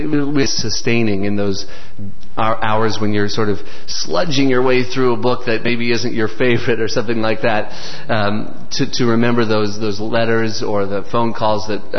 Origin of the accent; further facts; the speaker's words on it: Boulder, Colorado, United States; born there; I was born in Boulder, Colorado, and I learned to read at the age of four.